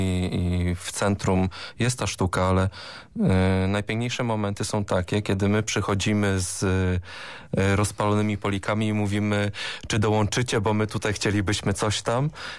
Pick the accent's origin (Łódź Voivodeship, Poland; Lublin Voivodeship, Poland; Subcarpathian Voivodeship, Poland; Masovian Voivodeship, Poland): Łódź Voivodeship, Poland; Bełchatów; now in Goleniów, Poland; Jestem oryginalnie z Bełchatowa, większego miasta